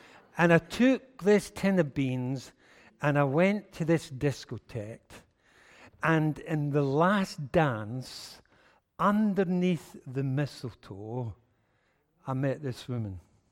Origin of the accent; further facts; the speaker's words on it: Uddingston, Scotland, United Kingdom; born there; I was born just outside Glasgow in a place called Uddingston, which is very famous, and it's famous for Tunnock's Caramel Wafers.